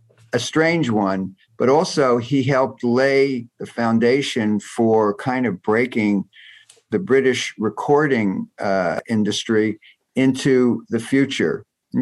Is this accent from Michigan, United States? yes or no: no; New Jersey, United States; previous the bands in my hometown in New Jersey were kind of instrumental